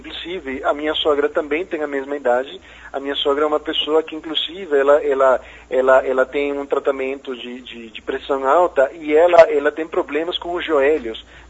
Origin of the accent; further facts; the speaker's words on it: Venezuela; Portuguese is a second language; E nós somos venezuelanos, e como venezuelanos nós queremos o bem para o nosso país